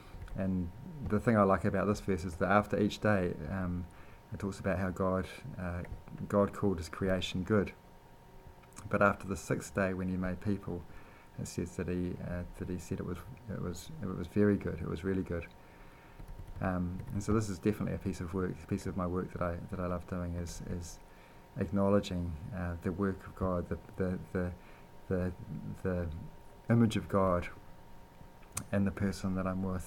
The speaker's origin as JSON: {"language": "English", "town": "Ranui", "region": "Wellington", "country": "New Zealand", "tie": "born or raised there", "also_born_or_lived": "Tauwa", "said": "I'm pretty local to this area. I grew up in Tauwa and in Ranui, and now I live with my young family over in Te Tahi Bay, and have lived there for the last half dozen years or so."}